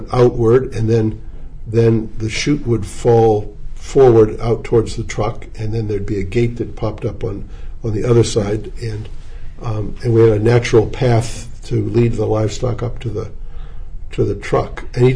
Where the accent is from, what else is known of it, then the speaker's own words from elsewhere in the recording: Marblehead, Massachusetts, United States; also born or lived in Boston / Belmont / Worcester; I was born in Boston, and they lived with me in Belmont when I was really small, then Worcester, Massachusetts, until, I'm going to guess, I was 6 or 7 years old. Then we moved to Marblehead, Massachusetts, which is on the North Shore above Boston.